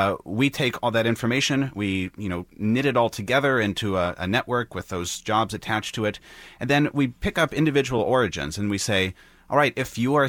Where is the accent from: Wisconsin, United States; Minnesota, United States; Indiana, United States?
Minnesota, United States; Minneapolis; projects that we've seen in my hometown in Minneapolis